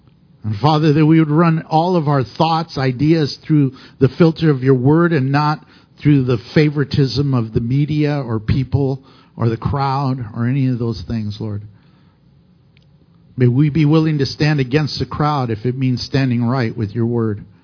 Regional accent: United States; Yes, I'm an American, but above that, I'm a Christian, and that comes first.

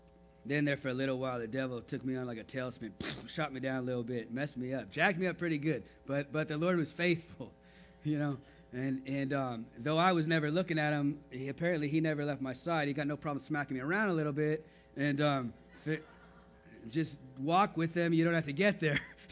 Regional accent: Texas, United States; Now, since I'm a Texan, trip out on that.

